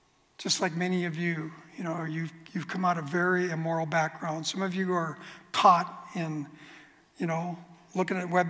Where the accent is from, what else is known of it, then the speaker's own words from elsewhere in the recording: Glendora, California, United States; I grew up in Glendora, California